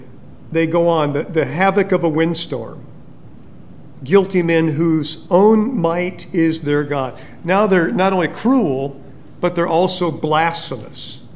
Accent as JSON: {"language": "English", "region": "California", "country": "United States", "tie": "born or raised there", "said": "As a young boy growing up in California, I got to visit my grandfather in Indiana"}